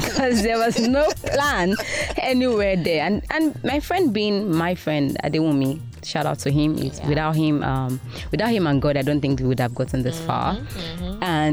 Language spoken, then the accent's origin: English; Abeokuta, Ogun, Nigeria; I mean, I'm from Ogun State, Abeokuta to be precise